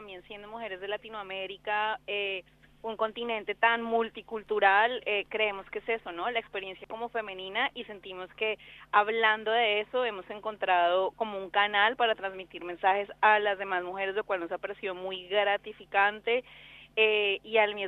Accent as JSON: {"language": "Spanish", "country": "Colombia", "said": "Somos 6 amigas, sobre todo, es lo más importante, y somos colombianas"}